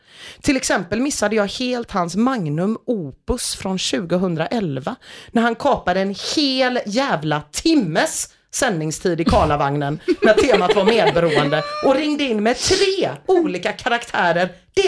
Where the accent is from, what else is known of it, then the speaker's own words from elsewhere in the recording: Gothenburg, Västra Götaland County, Sweden; Varför kunde jag inte bara som den göteborgare jag är glatt snyta fram något halvkul